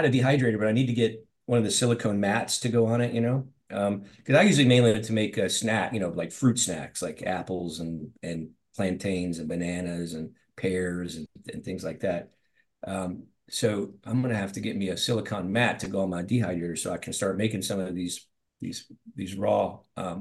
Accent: Little Rock, Arkansas, United States; accent: Southern; I grew up in Little Rock, Arkansas, and that's where I went to medical school. And she's making fun of my Southern accent.

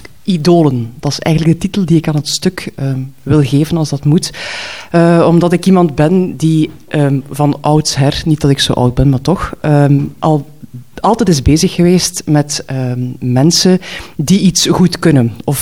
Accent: Knokke, West Flanders, Belgium; hoe ik naar de papierwinkel of papierzaak in Knokke stapte, waar ik ben opgegroeid.

